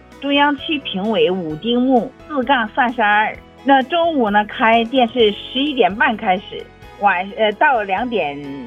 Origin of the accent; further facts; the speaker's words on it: Weihai, Shandong, China; moved away as an adult; now in Fukuoka, Japan; 我是山东威海的